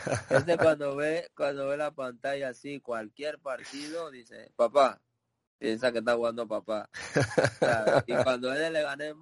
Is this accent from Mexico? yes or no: no; Panama; para nosotros como panameños tener más panameños fuera, ya sean pocos, es un orgullo ya eso